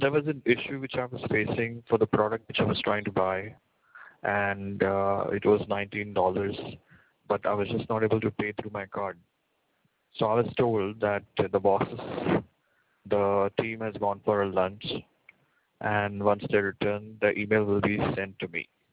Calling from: India; and I'm calling from India.

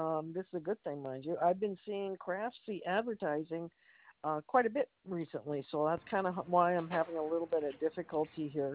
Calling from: Toronto, Ontario, Canada; No, I'm calling from Toronto, Canada, and we're a little chilly up here today.

